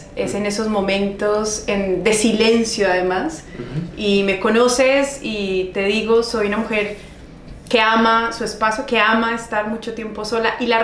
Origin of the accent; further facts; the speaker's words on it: Manizales, Caldas, Colombia; soy de Colombia, de una ciudad, por eso les traje café, de una ciudad y una región que es cafetera, que se llama Manizales. Y crecí en una niñez y tuve una niñez muy linda